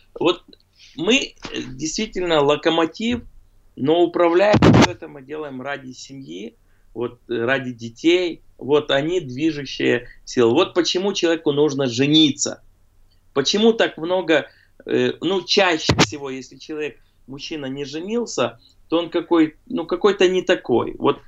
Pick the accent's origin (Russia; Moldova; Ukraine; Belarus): Ukraine; Я тебя понимаю, как украинец с традиционной...